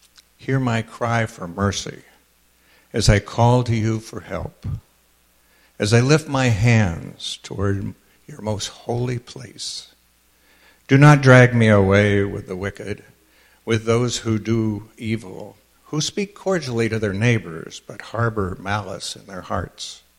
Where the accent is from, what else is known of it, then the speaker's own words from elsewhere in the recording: Wisconsin, United States; if you detect a slight foreign accent, it's because we're from Wisconsin.